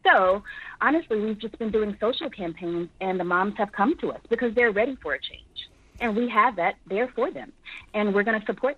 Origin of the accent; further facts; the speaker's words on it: Louisiana, United States; moved away; Like, I'm from Louisiana, small town in between New Orleans and Baton Rouge. I actually had to make the move to the Bay Area to get economic opportunity and increase.